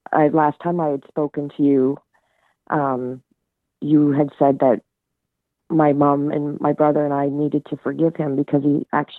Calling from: Ontario, Canada; Ontario, Canada.

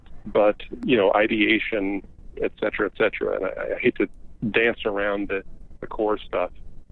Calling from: Burbank, California, United States; I'm calling from Burbank, California.

